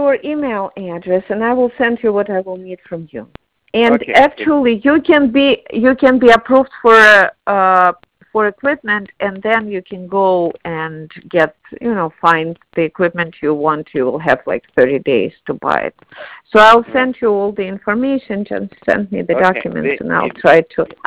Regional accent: Odesa, Odesa Oblast, Ukraine; moved away; Now it's Ukraine. I'm from Odessa, Ukraine. Now it's Ukraine

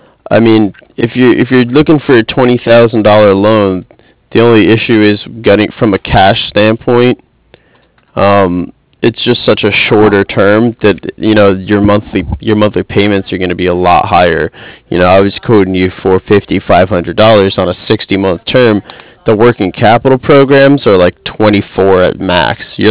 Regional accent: United States; I'm actually from New Jersey, New York area myself. I used to live in Inwood Park for a little bit.

